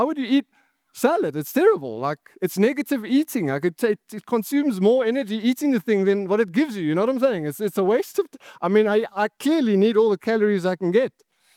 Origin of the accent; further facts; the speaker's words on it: South Africa; One of my favorite things about being South African